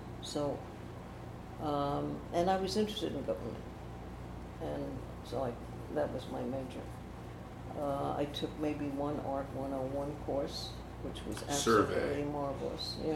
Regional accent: New York, United States; I think I was born and bred in New York.

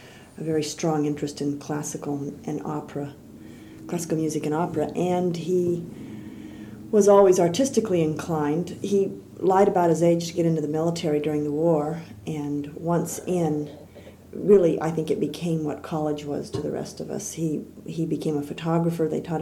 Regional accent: Wasco, California, United States; born there; I was born in Wasco, California. Wasco is the a farming community in near Bakersfield in San Joaquin Valley. It was about 6,000 people. I was born in 1945 at the close of the war.

